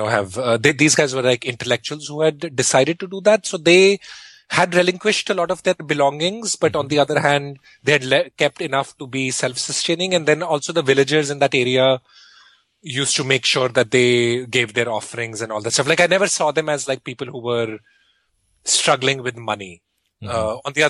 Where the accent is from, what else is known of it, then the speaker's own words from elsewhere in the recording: India; when we were growing up in India